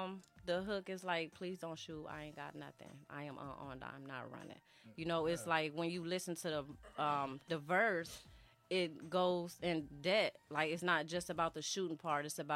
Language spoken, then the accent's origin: English; California, United States; now in Mississippi, United States; So, I am originally from California, West Coast. Yep, whoop, whoop. That's where … come from, behind my name. But definitely, I represent, you know, Mississippi, too. I've been down there about 12 years.